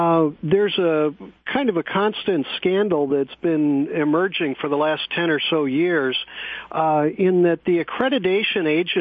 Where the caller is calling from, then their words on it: San Francisco, California, United States; As a matter of fact … from San Francisco